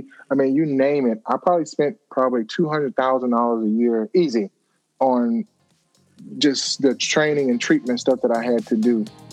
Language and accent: English; Auburn, Alabama, United States; Oh, yeah. I grew up in Auburn, Alabama, played football there.